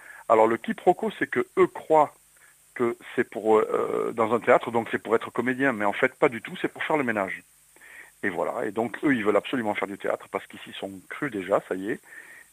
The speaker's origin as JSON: {"language": "French", "town": "Toulouse", "region": "Occitanie", "country": "France", "said": "Et moi, j'ai fait le conservatoire à Toulouse, puisque je suis toulousain, hein, d'origine."}